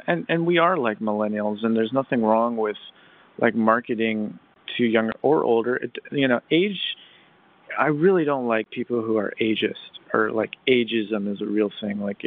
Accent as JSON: {"language": "English", "town": "Nashville", "region": "Tennessee", "country": "United States", "lives_now": "Ventura County, United States", "said": "I'm from Nashville, so I know there's a difference between Southern California and Four Seasons."}